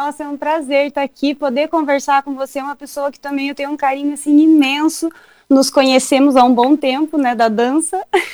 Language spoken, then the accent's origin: Portuguese; União da Vitória, Paraná, Brazil; also born or lived in Cuiabá / Curitiba; eu sou natural, né, de União da Vitória, nasci aí. Fui embora pequenininha também, fui para Cuiabá, mas voltei, voltamos, né? Dizem que quem bebe do Iguaçu, né, volta. Então... voltamos, aí eu, quando finalizei os estudos, aí logo me mudei para Curitiba